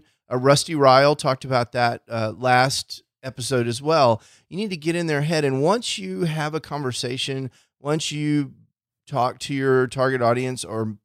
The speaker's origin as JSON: {"language": "English", "region": "Texas", "country": "United States", "said": "We're from Texas. We're flatlanders, so we're not used to all these amazing mountains."}